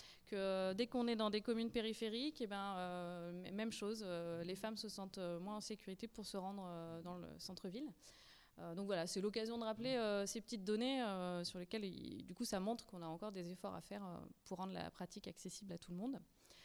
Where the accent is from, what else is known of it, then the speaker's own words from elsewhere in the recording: Auvergne-Rhône-Alpes, France; now in Lyon, France; Non, je suis pas très loin. Je suis drômoise.